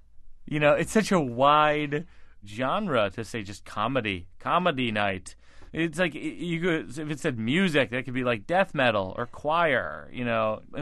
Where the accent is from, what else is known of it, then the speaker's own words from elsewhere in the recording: New Jersey, United States; I'm from Jersey. This guy's a genius.